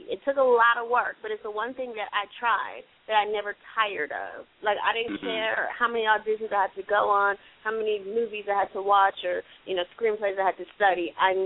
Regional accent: Milwaukee, Wisconsin, United States; I grew up, I'm from Milwaukee, Wisconsin, and I just knew I had to get out of Wisconsin.

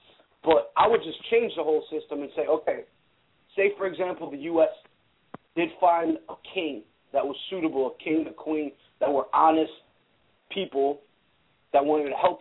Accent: Baltimore, Maryland, United States; I'm from Baltimore.

